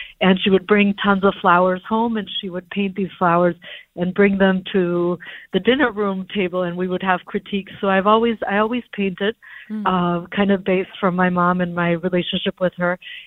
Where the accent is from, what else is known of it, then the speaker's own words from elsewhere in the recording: Mexico; So, as you said, I grew up in Mexico